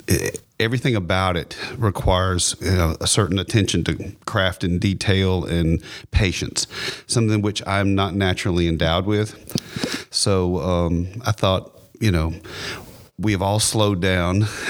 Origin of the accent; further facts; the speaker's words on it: Tennessee, United States; I'm originally from Hickman County, but my father is from Nashville. I've got pretty deep roots in the state and especially in the city.